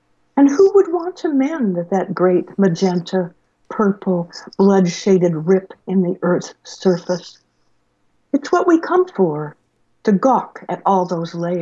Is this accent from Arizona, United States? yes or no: yes; Tucson, Arizona, United States; I'm growing up in Tucson with my parents, moving all the time